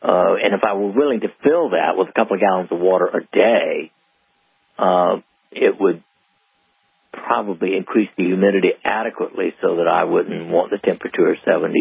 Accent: South Carolina, United States; also born or lived in Missouri; I mean, I grew up in South Carolina, which mm-hmm. is a lot warmer than Missouri.

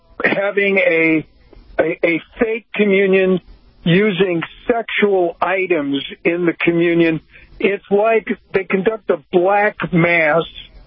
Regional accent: Chicago, Illinois, United States; I'm originally from Chicago. I'm a beleaguered Cubs fan.

